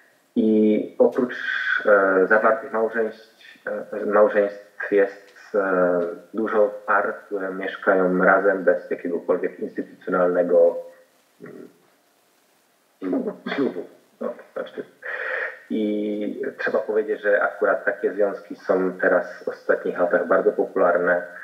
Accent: Czechia; Polish is a second language; jestem Czechem

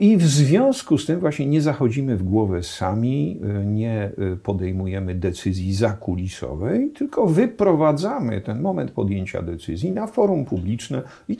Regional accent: Wrocław, Lower Silesian Voivodeship, Poland; also born or lived in Toruń / Lublin; Wrocław to miasto, owszem, moich lat szkolnych i uniwersyteckich, ale urodziłem się w Toruniu.

